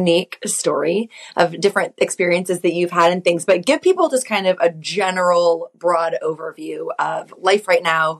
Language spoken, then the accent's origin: English; Midwest, United States; but I think it's because I grew up in the Midwest.